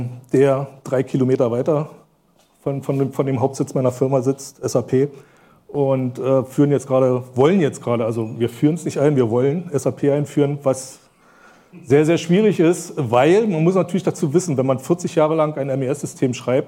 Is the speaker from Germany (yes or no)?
yes; Brandenburg an der Havel, Brandenburg, Germany